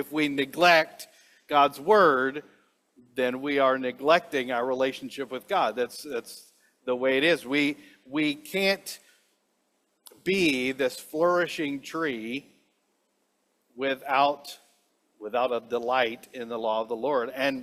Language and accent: English; Louisiana, United States; I come from Louisiana, and we have cedar trees. We have cedar trees and cypress trees that grow close to the water, sometimes in the water.